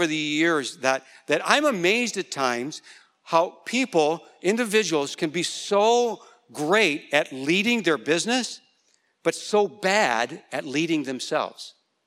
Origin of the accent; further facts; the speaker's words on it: United States; I'm an American and I'm a pet owner.